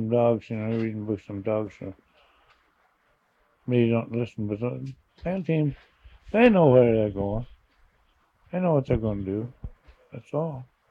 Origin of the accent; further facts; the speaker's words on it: Callens, Alaska, United States; born there; I was born in Callens, Alaska, about 35 miles below Tanana on the Yukon River